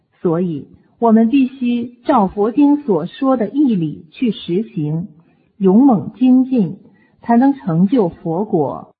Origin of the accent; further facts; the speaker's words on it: China; 我们中国人造字是很有讲究的